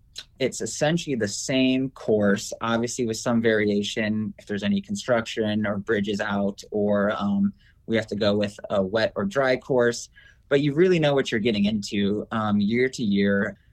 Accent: Winona, Minnesota, United States; I grew up in the Driftless region in Winona

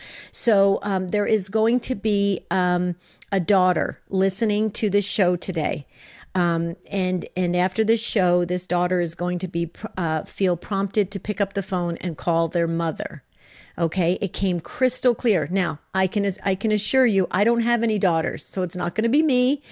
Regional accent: New Jersey, United States; I mean, I don't see it as much anymore, but when I was growing up in New Jersey, I mean, grandparents used to move in with you when they got sick.

